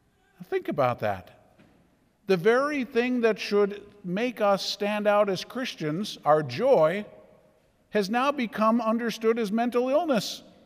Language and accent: English; Minnesota, United States; Now we're from Minnesota. Quit complaining is going to be a real problem.